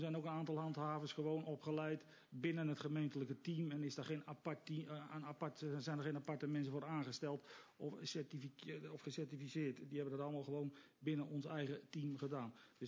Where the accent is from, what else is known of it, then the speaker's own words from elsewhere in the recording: Utrecht, Netherlands; nou ik kom uit Utrecht zelf